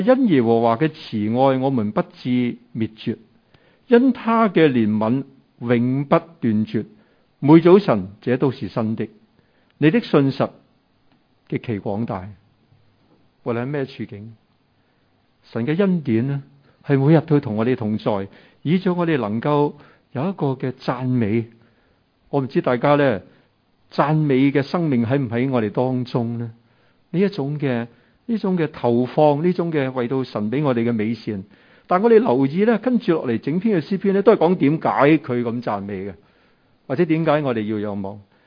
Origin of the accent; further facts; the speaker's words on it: Hong Kong; 我们香港人呢经历很多很多的事情。